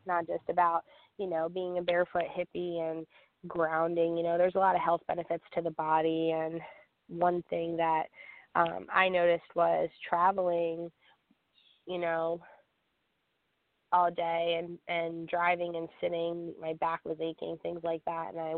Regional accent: New Jersey, United States; I haven't been home to my home state of New Jersey since Christmas.

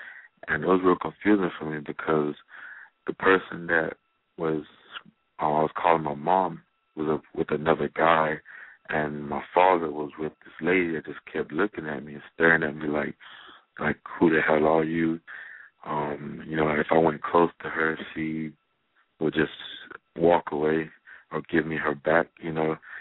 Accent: Jamaica; I grew up in Jamaica

